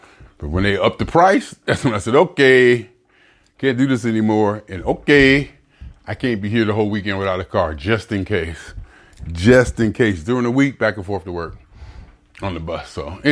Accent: Youngstown, Ohio, United States; Back here, Youngstown, Ohio, my hometown, all I do is work.

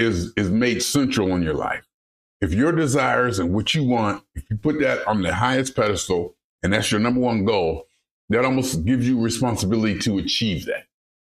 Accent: Youngstown, Ohio, United States; moved away; I knew from an early age I was gone from Youngstown. I knew at an early age I wanted more and I needed to get out of there.

